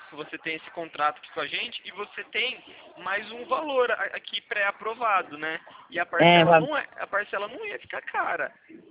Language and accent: Portuguese; Araras, São Paulo, Brazil; sou daqui de Araras.